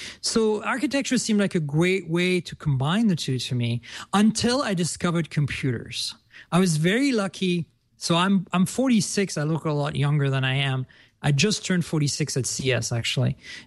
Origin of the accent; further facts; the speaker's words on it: south of France, France; So I grew up in the south of France. My dad was French. He's passed away. And my mom is German.